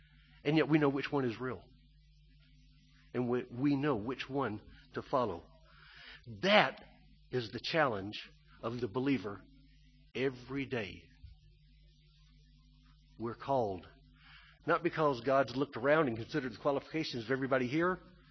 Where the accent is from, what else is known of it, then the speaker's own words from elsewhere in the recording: Alabama, United States; we go back to my home state of Alabama.